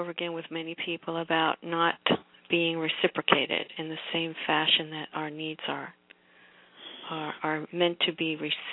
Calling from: Florida, United States

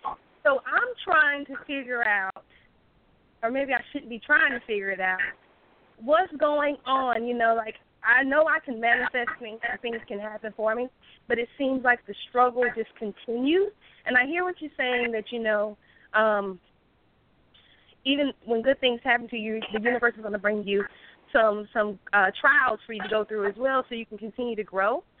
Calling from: South Carolina, United States; from South Carolina.

